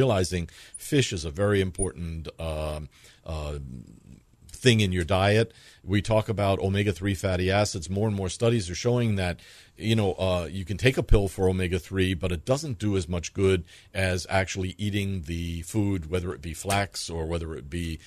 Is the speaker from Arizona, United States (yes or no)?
no; New York, United States; I come from New York, and that's the way. I've slowed down over time.